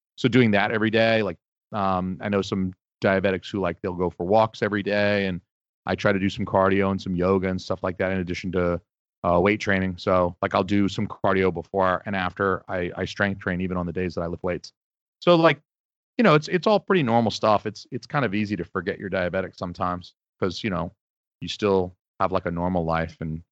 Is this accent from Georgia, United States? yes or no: yes; Atlanta, Georgia, United States; I lived in the South. I lived in Georgia. I'm from Atlanta.